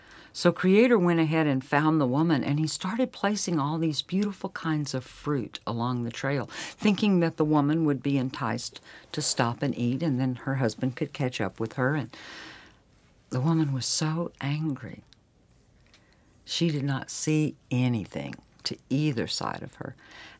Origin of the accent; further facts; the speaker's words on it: Texas, United States; my grandmother and my father came to the Dallas-Fort Worth area for him to go to college, and he met and married my mother there.